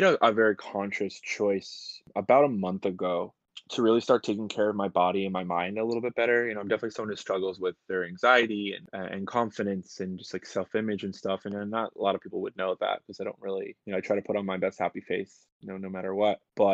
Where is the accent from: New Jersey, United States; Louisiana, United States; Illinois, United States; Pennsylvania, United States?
New Jersey, United States; East Brunswick; also born or lived in Brooklyn; I'm from East Brunswick, New Jersey. Recently lived in Brooklyn, New York, but back home due to the current circumstances